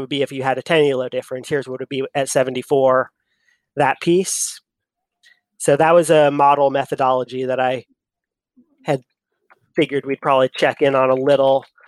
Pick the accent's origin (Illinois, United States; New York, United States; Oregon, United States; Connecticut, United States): Oregon, United States; Eugene; Born and raised in Eugene, Oregon. So huge Duck fan.